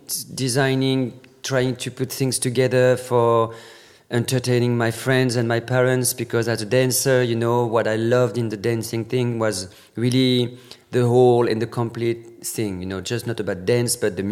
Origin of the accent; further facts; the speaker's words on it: Normandy, France; Born and raised in Normandy.